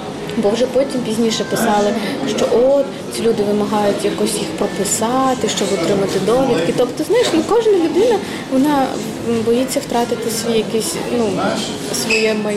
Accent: Crimea, Ukraine; now in Lviv, Ukraine; ну, не тому, що я з Криму, я просто бачила, як це відбувалося

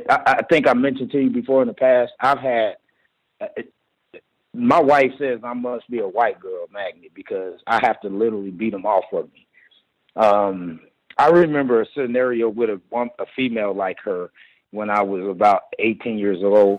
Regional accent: Oklahoma City, Oklahoma, United States; now in Colorado Springs, United States; because I'm originally from Oklahoma City. So I know what slums look like.

